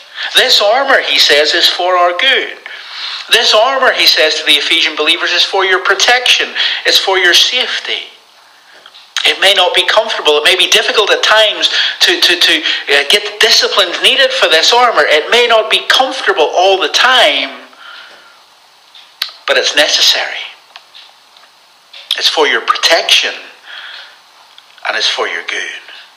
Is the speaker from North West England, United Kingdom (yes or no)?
no; Carrickfergus, Northern Ireland, United Kingdom; The place I grew up in Northern Ireland, it was a little place called Carrickfergus.